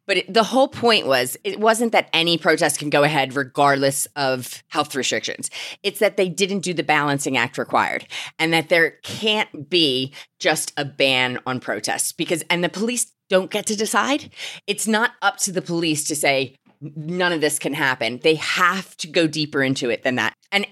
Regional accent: Philadelphia, Pennsylvania, United States; moved away; It's like I'm an immigrant from Philadelphia, ending up in high court twice and then beating the police.

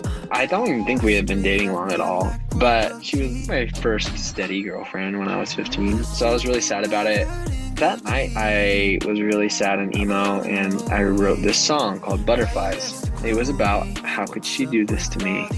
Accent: California, United States; I grew up in Southern California. Both of my parents are from there.

